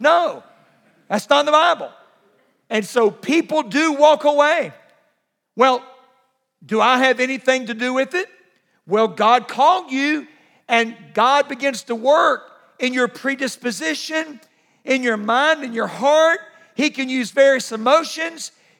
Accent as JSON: {"language": "English", "town": "Jacksonville", "region": "Florida", "country": "United States", "tie": "born or raised there", "said": "I grew up in Jacksonville, Florida, not far from Blackshear, Georgia."}